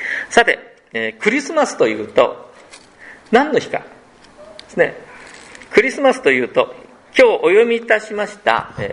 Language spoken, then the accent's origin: Japanese; Fukuoka, Japan; born there; also born or lived in Tokyo / Osaka; 私は九州で生まれました。九州の福岡県 で九州で生まれて、東京行って大阪行きました。